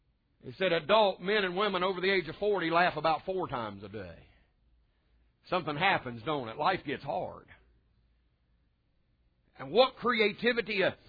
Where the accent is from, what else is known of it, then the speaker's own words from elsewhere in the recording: West Virginia, United States; But I grew up in West Virginia, and the church culture of the day I grew up in, it was kind of like this.